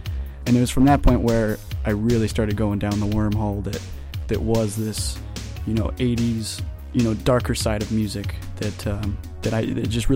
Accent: Salt Lake City, Utah, United States; I was born and raised in Salt Lake City, mostly living my life in the Sandy area.

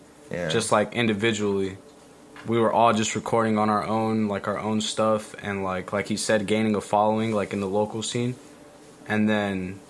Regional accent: Glendale, Utah, United States; So I was raised in Glendale, and I just saw a lot, man, as a kid. I was exposed to a lot growing up there.

